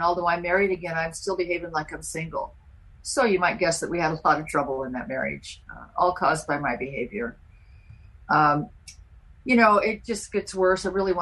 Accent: Newport Beach, California, United States; I grew up in Newport Beach, about 50 miles south of LA.

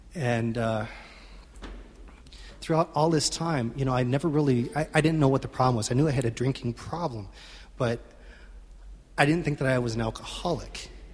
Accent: Detroit, Michigan, United States; I was born in Detroit. I was brought in the Midwest.

